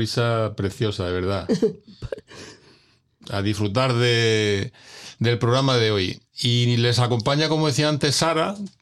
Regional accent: Jaén, Andalusia, Spain; accent: Jaén; now in Madrid, Spain; Sabía yo que aquí en Madrid estamos todos. Yo soy de Jaén, por si os sirve de algo y tal. Y también me casé y mis hijos son madrileños, ¿no? Y bueno, me dicen que tengo un acento horroroso de Jaén.

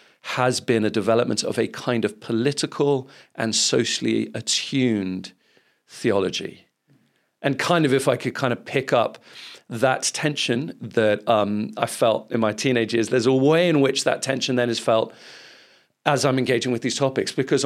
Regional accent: Philippines; because I grew up in the Philippines, which is quite interesting in so many ways, a wonderful place to be

